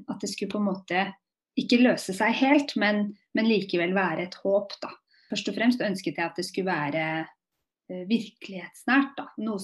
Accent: Moss, Østfold, Norway; moved away as an adult; now in Oslo, Norway; og jeg er 30 år. Jeg er født og oppvokst i Moss, som ikke er så veldig langt unna Oslo, men jeg har bodd i Oslo siden jeg var 19.

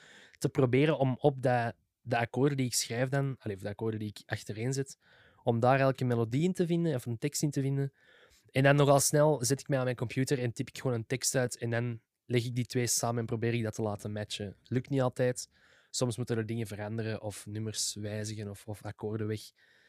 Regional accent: Schoten, Antwerp, Belgium; also born or lived in Malle; now in Merksem, Belgium; Ik ben altijd in Schoten gewoond en nu in Merksem, dus dat is daarnaast.

